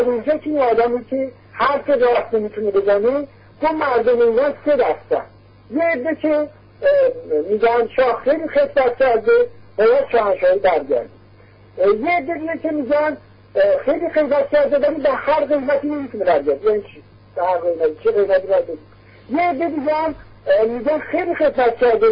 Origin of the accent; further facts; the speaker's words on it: Iran; من خود من به عنوان یک ایرانی طرفدار پایداری ایران